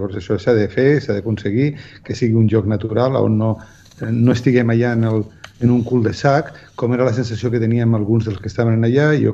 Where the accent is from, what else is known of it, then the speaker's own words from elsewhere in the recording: Catalonia, Spain; Jo no soc sabadellenc, però he anat molt i he estat molt perquè soc del Vallès